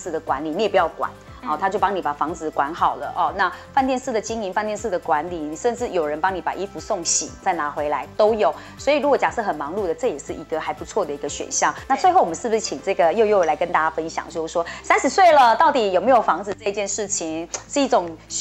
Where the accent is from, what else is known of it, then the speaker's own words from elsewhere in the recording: Taichung, Taiwan; 那因为我台中人嘛，我台北不熟啊